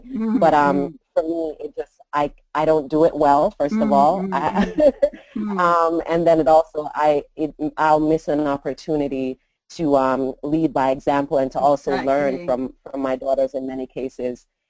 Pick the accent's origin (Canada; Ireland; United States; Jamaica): Jamaica; Jamaicans have, you know, this idea of what is proper and what is right and what is good. And so we're very heavily influenced by traditional British culture